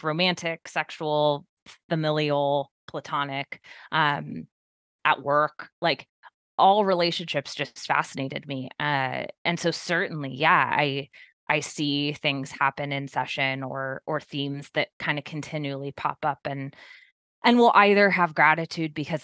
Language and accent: English; California, United States; And I'm originally from California.